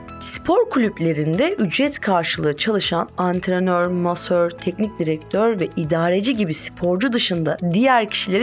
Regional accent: Çanakkale, Turkey; Ben Çanakkale'liyim ve benim canım memleketimde bir usul vardır.

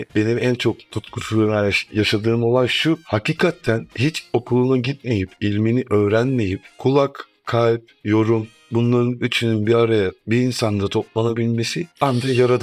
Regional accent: İzmir, Turkey; 1982 İzmir'de oldum. Normalde doğmam ve Ege'liyim zaten İzmirliyim.

